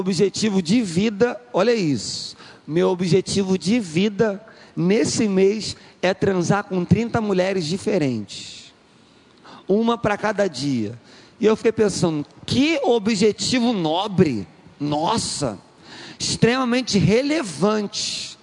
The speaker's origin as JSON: {"language": "Portuguese", "country": "Brazil", "said": "Falei, meu Deus do céu, estou quase esquecendo que eu sou brasileiro."}